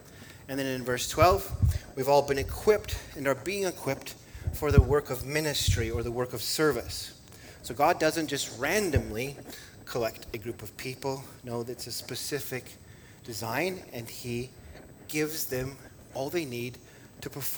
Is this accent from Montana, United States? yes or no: yes; Montana, United States; I grew up in Montana. It's very individualistic.